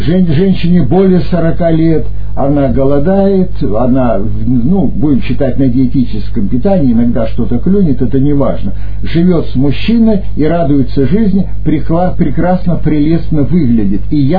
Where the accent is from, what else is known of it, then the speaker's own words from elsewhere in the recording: Far East, Russia; born there; Я, например, родился на Дальнем Востоке